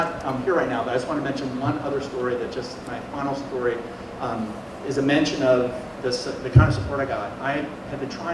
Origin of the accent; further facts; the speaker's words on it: Winston-Salem, North Carolina, United States; Some of you know I grew up in Winston-Salem. One of my neighbors, two streets away, was my Angelo.